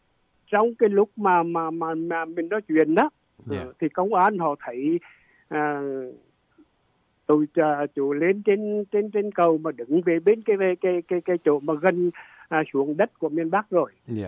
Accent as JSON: {"language": "Vietnamese", "region": "Quảng Trị", "country": "Vietnam", "tie": "born or raised there", "said": "Vâng, chú quê ở Quảng Trị, tỉnh Quảng Trị, nhưng mà chú ở gần cầu Hiền Lương á"}